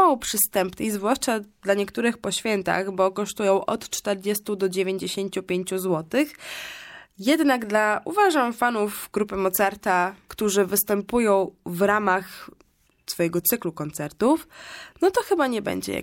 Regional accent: Olsztyn, Warmian-Masurian Voivodeship, Poland; z Olsztyna, czyli można powiedzieć z moich rodzinnych stron. Pozdrawiam całą Warmię i Mazury.

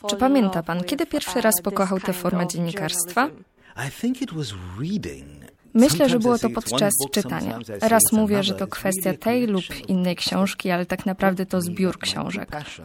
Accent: Argentina; jestem z Argentyny.

